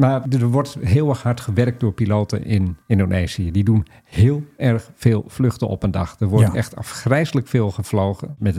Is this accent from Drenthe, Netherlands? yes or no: no; Groningen, Netherlands; Nee, maar ik ben ook Groninger.